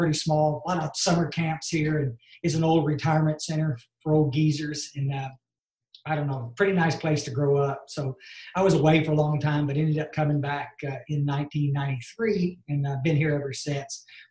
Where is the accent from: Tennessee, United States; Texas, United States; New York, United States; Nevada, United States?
Texas, United States; Ingram; I am from Ingram, Texas, and I am delighted to be here.